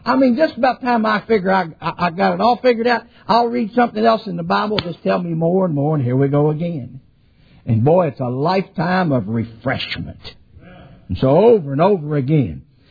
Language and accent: English; West Virginia, United States; born or raised there